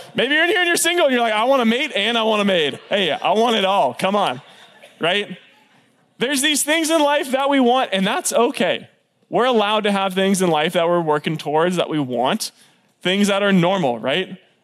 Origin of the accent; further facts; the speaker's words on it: California, United States; I'm from California, and I love In-N-Out Burger with just so much of my heart.